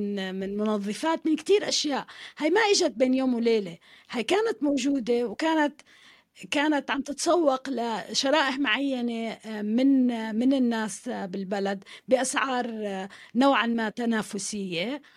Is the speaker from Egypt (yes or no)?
no; Saudi Arabia; أنا لما وعيت وكبرت كنت بالخليج، كنا نستغرب يعني وأنا طفلة ومراهقة نستغرب كل مرة بنيجي على دمشق وعلى عمان إنه ليه ما عندهم كل البراندز اللي نحن عنا إياها بالخليج، بسعودية بحالتي